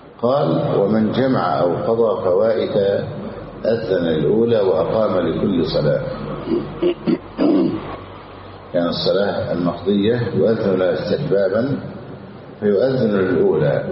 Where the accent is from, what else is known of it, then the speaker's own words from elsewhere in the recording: Egypt; متمثلة الآن عندنا في مصر في وزارة الأوقاف